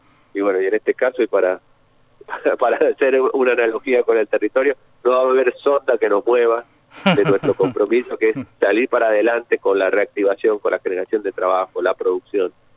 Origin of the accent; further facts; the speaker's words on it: Mendoza, Argentina; yo soy mendocino